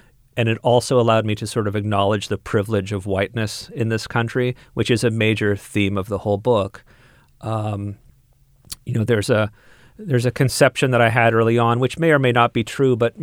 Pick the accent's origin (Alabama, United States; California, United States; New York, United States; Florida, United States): California, United States; Auburn; Yeah. Auburn's my hometown. That side of Placer County is definitely where my roots are and where I still live.